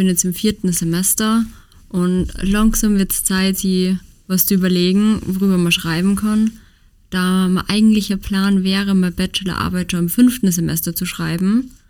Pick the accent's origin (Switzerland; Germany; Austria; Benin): Austria; Upper Austria; ich bin aus Oberösterreich.